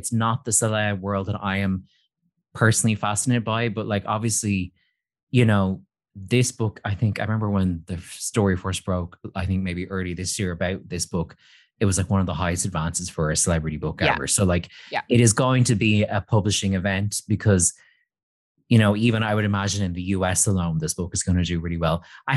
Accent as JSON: {"language": "English", "country": "Ireland", "said": "in general, I'm not a royal family person, and that's someone that's just being Irish, and I think we know better than to be into them."}